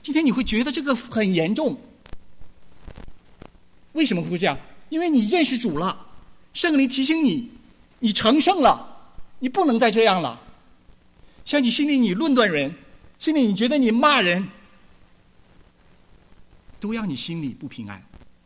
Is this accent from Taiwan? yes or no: no; China; 我们从大陆来的，撒个谎有个歪念头，这算啥？